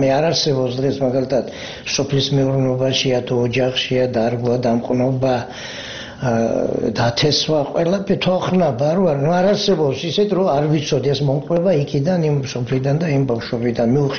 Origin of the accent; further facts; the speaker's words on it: Mukhurcha, Samegrelo-Zemo Svaneti, Georgia; დავიბადე სოფელ მუხურჩაში, მარტვილის რაიონი. ვიზდებოდი ჩვეულებრივად, როგორც ყველა ბავშვები ვიზდება სოფელში